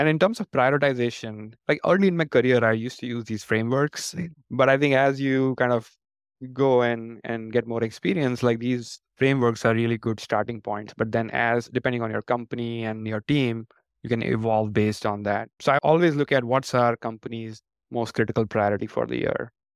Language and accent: English; Gujarat, India; moved away as an adult; now in United States; I'm from India. It's from western part of India, Gujarat.